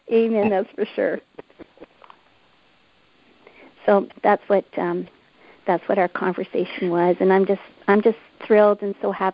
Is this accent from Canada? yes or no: yes; Canada; We're from Canada.